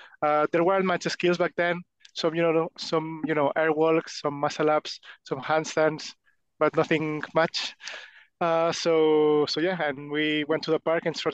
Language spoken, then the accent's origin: English; Spain; English is a second language; I'm from Spain. I'm 25 years old now.